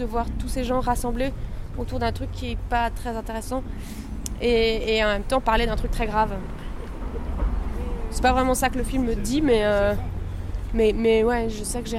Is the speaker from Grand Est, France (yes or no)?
yes; Nancy, Grand Est, France; moi, je suis vraiment née à Nancy. Et j'y ai passé une très grande majorité de ma vie. Et j'y ai même étudié les premières années post-baccalauréat.